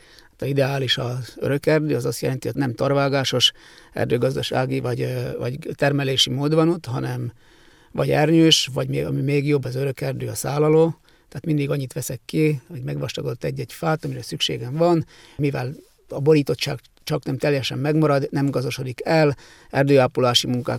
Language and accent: Hungarian; Trnava Region, Slovakia; tehát én igazi archaikus csallóközi ember vagyok, nagyon szeretem ezt a vidéket, el nem mennék semmi pénzért innen